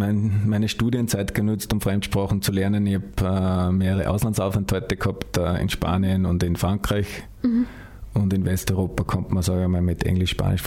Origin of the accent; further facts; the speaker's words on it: Wachsenberg, Upper Austria, Austria; gehe wirklich zu mir nach Hause, dort, wo ich aufgewachsen bin, ins Mühlviertel nach Wachsenberg.